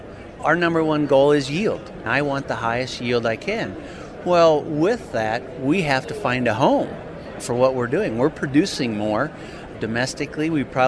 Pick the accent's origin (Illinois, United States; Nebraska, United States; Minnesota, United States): Nebraska, United States